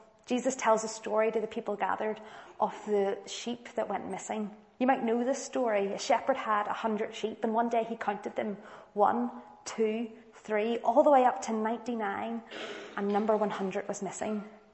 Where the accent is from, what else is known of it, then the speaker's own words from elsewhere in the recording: Newtownards, Northern Ireland, United Kingdom; I grew up in Yutnard, so we always went up to Scrabo, up to the forest park